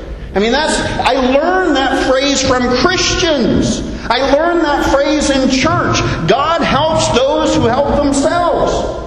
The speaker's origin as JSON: {"language": "English", "country": "Canada", "lives_now": "Bahamas", "said": "As a Canadian, I was raised to always defer to the other person, to let others go ahead of you, to open doors for others."}